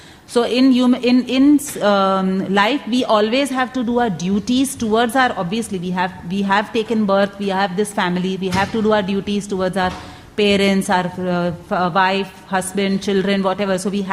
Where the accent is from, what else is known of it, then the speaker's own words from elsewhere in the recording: Mumbai, Maharashtra, India; I know, because I come from Mumbai, I know it